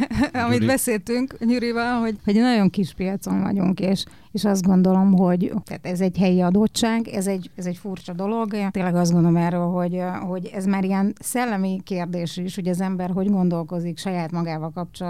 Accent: Hungary; ha én magyarnak születtem, annak oka

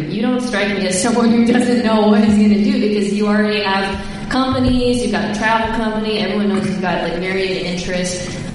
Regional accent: Arizona, United States; So we're both from Arizona.

